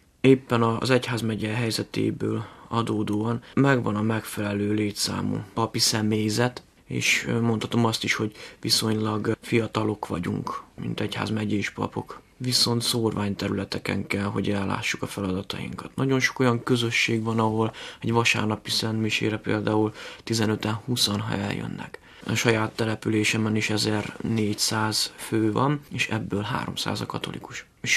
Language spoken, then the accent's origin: Hungarian; Jánkmajtis, Szabolcs-Szatmár-Bereg, Hungary; Egyébként Jángmajtisról származom, ez Szatmári vidék egy kis települése közel a 3-as határhoz.